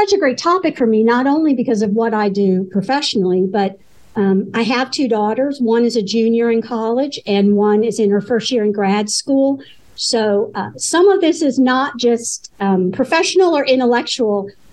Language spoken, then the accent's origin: English; Ohio, United States; So I'm originally from Ohio. That's where I grew up.